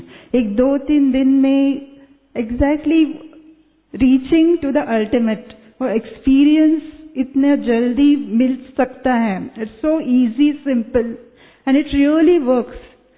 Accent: Maharashtra, India; मैं महाराष्ट्र से आई हूँ।

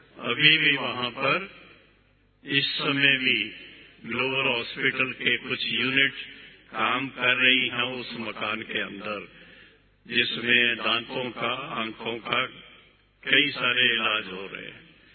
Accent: Punjab, India; मुझे पता है कि मैं भी हुशियारपुर डिस्ट्रिक्ट का हूं, सिर्फ फर्क इतना ही था कि मेरा गांव जो है वो थोड़ा मुकेरिया से आगे

